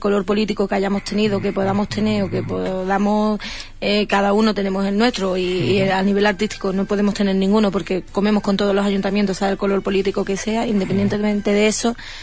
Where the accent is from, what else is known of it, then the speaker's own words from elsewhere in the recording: Punta Umbría, Andalusia, Spain; ¿yo qué te voy a decir de Punta Umbría? Pues mi tierra, es mi pueblo, es mi gente.